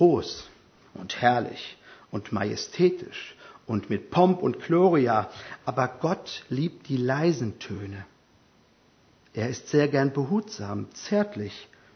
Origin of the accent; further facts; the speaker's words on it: Hesse, Germany; In meinem Heimatdorf in Hessen läuten jeden Tag um 11 Uhr die Glocken.